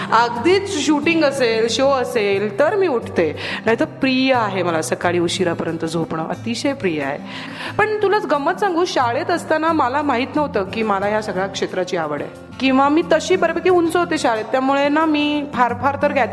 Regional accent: Borivali, Maharashtra, India; माझी शाळा विद्या विकास सभा बोरिवलीतच माझ्या घरापासून अगदी जवळ होती, दुसऱ्या मिनिटावर म्हणजे शाळेची बेल माझ्या घरी ऐकू यायची.

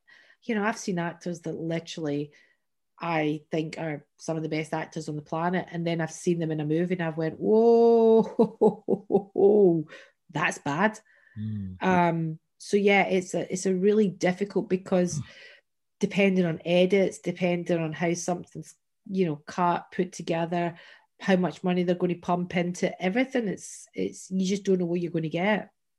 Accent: Glasgow, Scotland, United Kingdom; also born or lived in Loch Lomond; I was this wee scrawny little kid with a name like … growing up in Glasgow.

